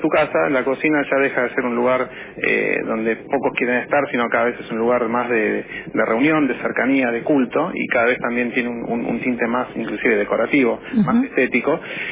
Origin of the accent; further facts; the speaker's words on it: Argentina; primero como argentinos que somos todos